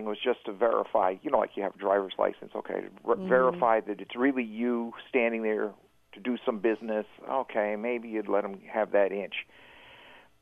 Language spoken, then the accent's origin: English; Connecticut, United States; People who would go, I'm from Connecticut originally